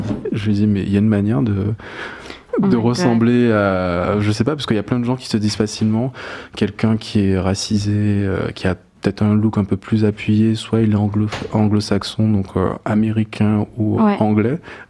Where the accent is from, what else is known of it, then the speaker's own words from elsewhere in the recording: Guadeloupe, France; also born or lived in Paris; je suis né à Paris, mes parents ont vécu pendant 4 ans en France et je suis né sur la 3e année, et en gros on est retourné en Guadeloupe passé mes 1